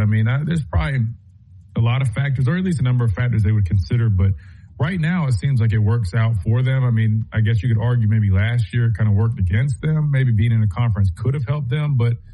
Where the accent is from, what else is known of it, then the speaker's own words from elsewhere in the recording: South Carolina, United States; But Clemson, they're right there in South Carolina, where I'm from, my home state.